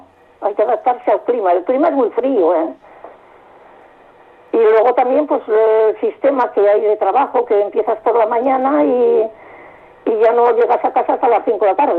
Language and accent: Spanish; Spain; now in Norway; Estoy muy contenta con la vida que tuve conmigo desde que salí de España.